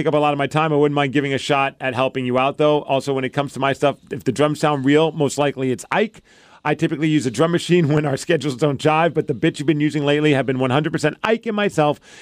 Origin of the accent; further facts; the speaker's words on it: New York, United States; I'm from New York.